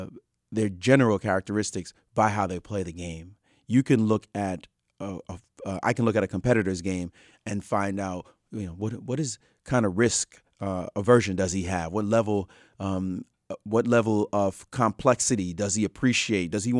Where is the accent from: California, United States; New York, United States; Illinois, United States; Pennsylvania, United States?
New York, United States; Brooklyn; When I was young, growing up in Brooklyn, Brownsville, Brooklyn, you know, never ran, never will, Brownsville, Brooklyn